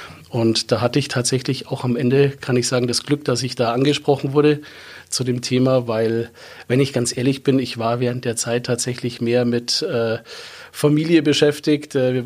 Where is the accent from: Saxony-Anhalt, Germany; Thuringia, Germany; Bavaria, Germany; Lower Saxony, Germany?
Bavaria, Germany; Es ist bei mir auch heimatnäher, muss ich dazu sagen. Ich komme aus dem Landkreis Landsberg, angrenzender Landkreis hier.